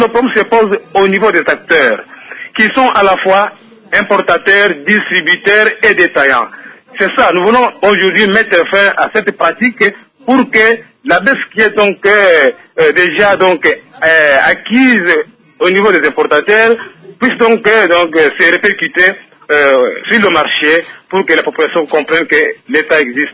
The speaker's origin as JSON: {"language": "French", "region": "Katanga", "country": "DR Congo", "said": "Si à Kinshasa, c'est le séchard, chez moi au Katanga, par exemple, ce n'est pas le cas."}